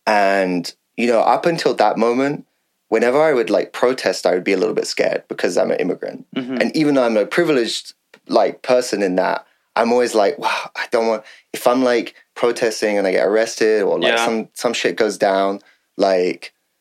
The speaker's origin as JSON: {"language": "English", "region": "London", "country": "United Kingdom", "tie": "born or raised there", "said": "So I grew up in London and I grew up in South London in a place called Peckham"}